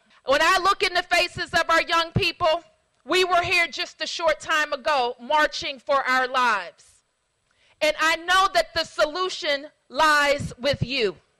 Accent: Washington, District of Columbia, United States; I'm the mayor of Washington, D.C., your nation's capital in my hometown.

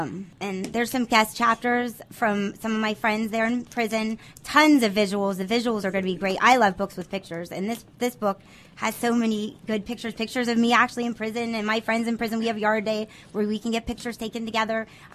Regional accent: Upper Arlington, Ohio, United States; And I do tell everyone that I'm from Upper Arlington.

